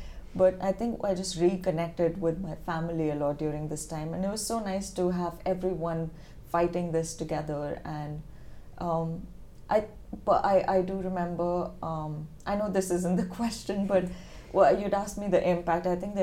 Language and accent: English; India; I think when I was growing up in India, I've been very privileged to grow up in a safe environment